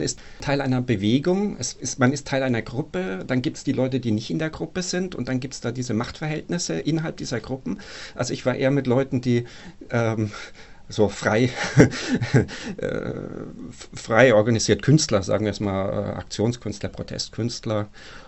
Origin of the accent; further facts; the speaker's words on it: Bavaria, Germany; Also ich komme ursprünglich aus Unterfranken, aus Bayern.